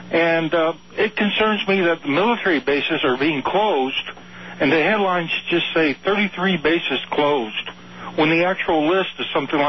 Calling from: Joshua Tree, California, United States; Why, hi. I'm calling from Joshua Tree. That's in the high desert. It's about 40 miles northeast of Palm Springs.

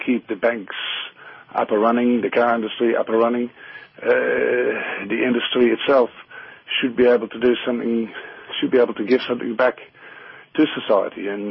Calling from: Melbourne, Victoria, Australia; I'm actually calling from Melbourne.

